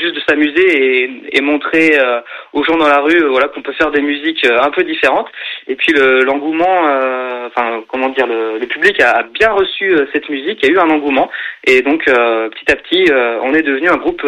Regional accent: Caen, Normandy, France; C'est ça, on vient bien de Normandie, de Caen.

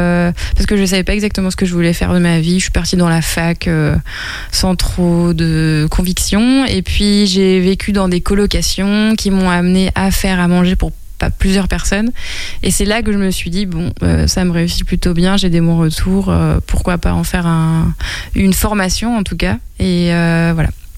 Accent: Angers, Pays de la Loire, France; moved away as an adult; Et ben, c'est ma ville natale. Je suis partie d'Angers, j'avais 18 ans, juste après mon lycée, et avec vraiment l'envie de partir loin

